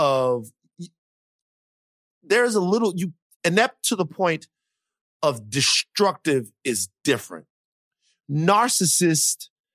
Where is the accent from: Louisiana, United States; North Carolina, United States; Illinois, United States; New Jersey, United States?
Louisiana, United States; I am from Louisiana, and I know a bunch of people who are great people who happen to have conservative beliefs